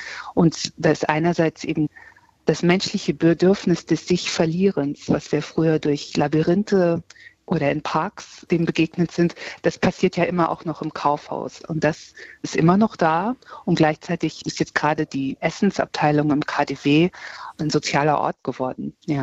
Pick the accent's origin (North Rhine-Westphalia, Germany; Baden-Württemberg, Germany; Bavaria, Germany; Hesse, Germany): Hesse, Germany; Kassel; ich bin in Kassel aufgewachsen.